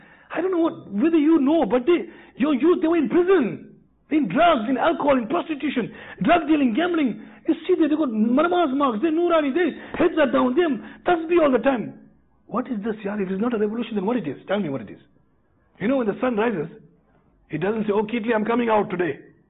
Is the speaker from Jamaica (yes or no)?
no; South Africa; I'm from South Africa, MashaAllah.